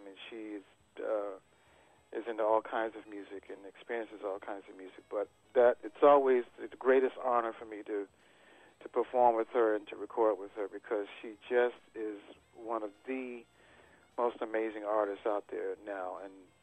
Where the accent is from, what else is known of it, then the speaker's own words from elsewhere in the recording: Hampton, Virginia, United States; also born or lived in Richmond; now in New York, United States; I'm originally from Hampton, Virginia, and lived for a few years in Richmond, Virginia